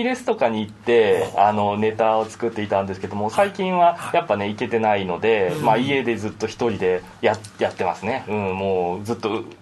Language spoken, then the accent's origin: Japanese; Osaka, Japan; あのやっぱ大阪出身なんで沖縄のこととかまだわからないこといっぱいあるので、